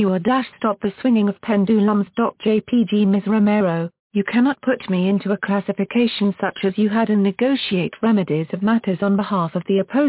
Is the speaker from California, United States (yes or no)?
yes; San Bernardino, California, United States; born there